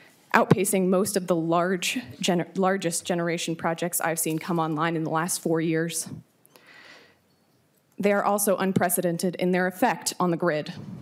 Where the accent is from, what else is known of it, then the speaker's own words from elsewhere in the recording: Minnesota, United States; I'm here to oppose Senate File 769 as a Minnesotan and as an electrical engineer in transmission planning of the electric grid.